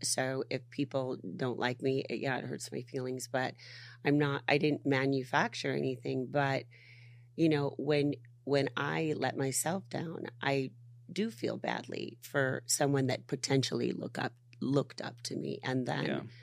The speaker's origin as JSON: {"language": "English", "region": "California", "country": "United States", "said": "Like, I'm from Orange County. That's where all the men are going out with the young ladies."}